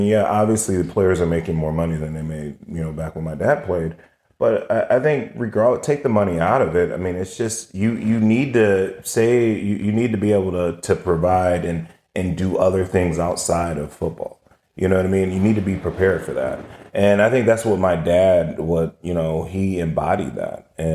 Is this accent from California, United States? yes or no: yes; Oakland, California, United States; born there; I remember I was born in Oakland when he was playing for John Madden.